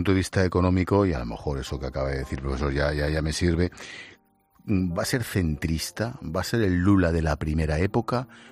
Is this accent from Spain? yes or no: yes; Spain; nos jugamos mucho como españoles